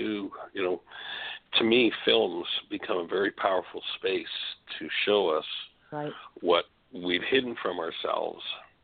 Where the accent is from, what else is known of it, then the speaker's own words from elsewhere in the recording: Canada; You know, I'm a Canadian, and this movie was particularly shocking to me.